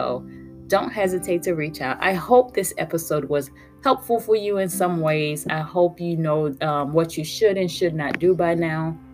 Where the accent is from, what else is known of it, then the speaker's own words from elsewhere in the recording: Haiti; I am originally from Haiti.